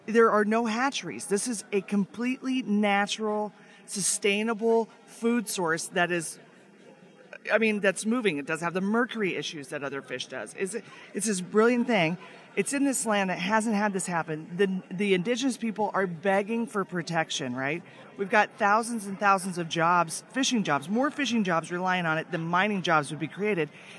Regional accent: Alaska, United States; I want to tell you what it is to have been born and raised in Alaska and to live off of this land

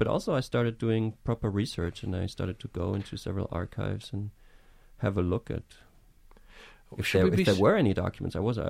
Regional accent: Germany; growing up in West Germany

